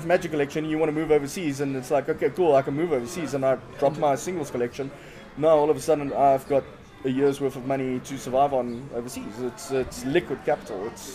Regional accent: Pietersburg, Limpopo, South Africa; Yeah, so I grew up in Pietersburg, and it's a small town in Limpopo, and we used to play every Saturday in this old man's house in the garage.

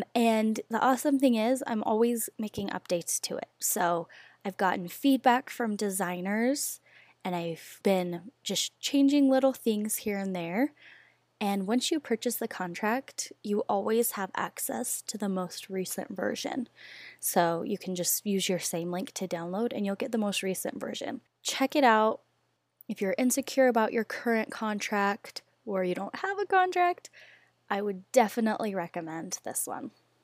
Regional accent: Idaho, United States; now in Utah, United States; I'm from Idaho, but.

